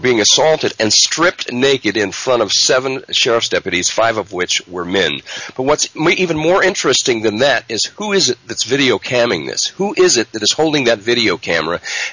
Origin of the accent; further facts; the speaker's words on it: United States; and I grew up thinking that this was the best place in the world to live, that I'm an American, I live in a constitutional republic